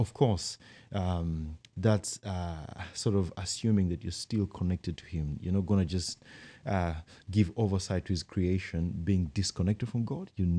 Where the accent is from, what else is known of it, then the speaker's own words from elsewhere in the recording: Kenya; now in Christchurch, New Zealand; Originally, we are from Kenya. And getting used to life here in New Zealand. It's been maybe 7 or 8 years now.